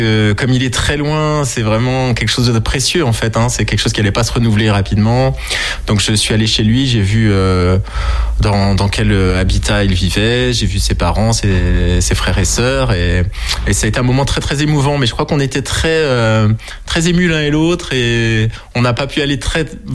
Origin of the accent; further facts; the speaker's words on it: Vannes, Brittany, France; born there; moved away as an adult; now in Angers, France; Je suis né à Vannes, en Bretagne.